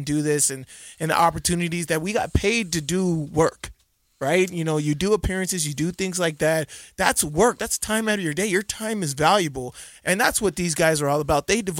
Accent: Las Vegas, Nevada, United States; I'm from Vegas. We don't get no snow down there.

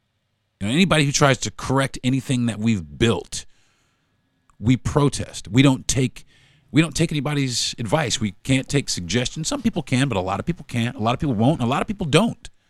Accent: United States; I mean, I'm American. I mean, You know, as unfortunate as the Atlantic slave trade was, I was born in America.

